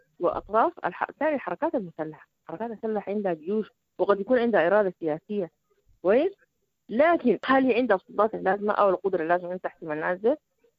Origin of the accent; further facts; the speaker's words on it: Sudan; انا كمواطن سوداني